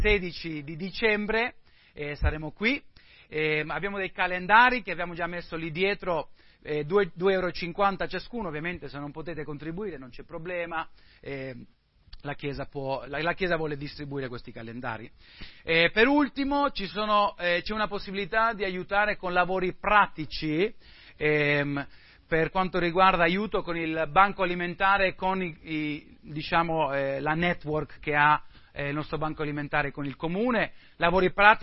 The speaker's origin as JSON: {"language": "Italian", "town": "Madrid", "region": "Community of Madrid", "country": "Spain", "tie": "born or raised there", "said": "io sono cresciuto in Spagna, sono cresciuto a Madrid, in un contesto missionario."}